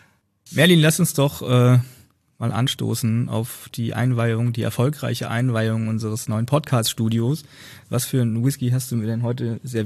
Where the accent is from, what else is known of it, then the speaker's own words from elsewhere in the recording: Hesse, Germany; Ich war in meiner Heimat, in der Heimat meiner Freundin, also einmal Nordhessen, einmal Rostock.